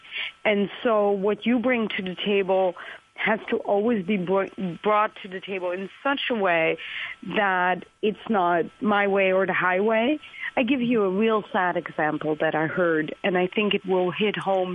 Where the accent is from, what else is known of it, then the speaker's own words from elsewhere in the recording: Netherlands; also born or lived in Pakistan; I was adopted from Pakistan all the way to the Netherlands when that was unheard of.